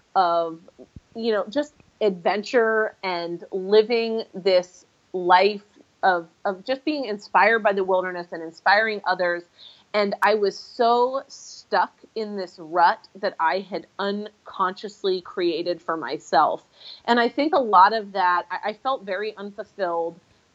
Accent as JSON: {"language": "English", "town": "Everett", "region": "Washington", "country": "United States", "said": "I am from Everett, Washington."}